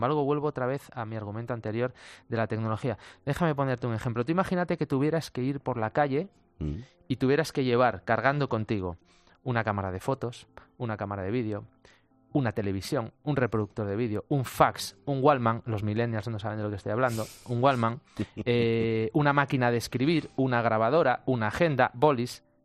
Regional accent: Asturias, Spain; En Navidad estábamos en mangas de camisa, sí, en Asturias, sí, en uh-huh, mi tierra.

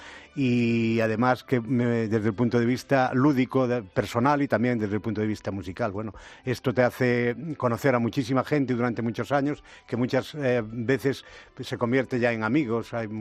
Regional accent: Galicia, Spain; En Galicia, de donde soy yo, había una súper sala de fiestas que cada semana programaba

